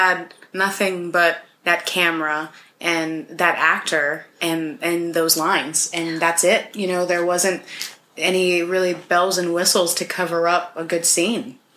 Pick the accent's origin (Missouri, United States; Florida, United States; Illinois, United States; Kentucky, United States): Florida, United States; Orlando; I'm from Orlando, Florida originally.